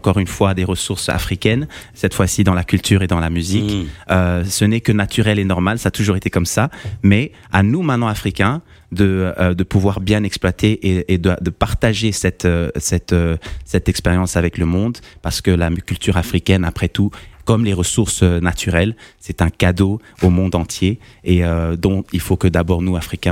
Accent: Kinshasa, DR Congo; also born or lived in Sweden; J'ai grandi à Kinshasa, bon, un peu partout dans le Congo, j'ai fait le tour avec mes parents. J'ai aussi grandi en Suède

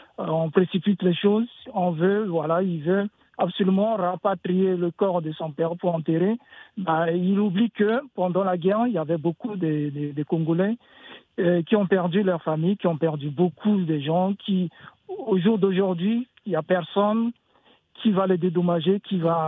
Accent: Central African Republic; Moi, je suis centrafricain. C'est la même chose qui se passe chez moi.

